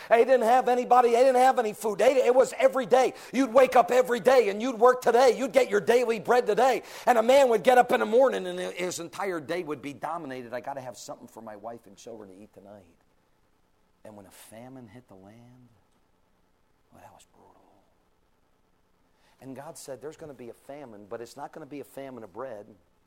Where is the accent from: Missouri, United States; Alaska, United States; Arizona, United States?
Arizona, United States; And Sunday morning in the state of Connecticut, like my home state of Arizona, there will be multitudes of Christians that will deny the Bible.